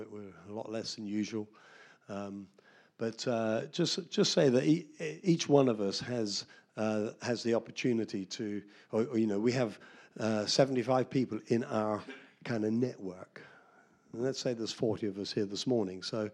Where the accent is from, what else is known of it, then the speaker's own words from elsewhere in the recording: Taunton, South West England, United Kingdom; And I'm a Taunton boy. I grew up near Kingston St. Mary on a farm.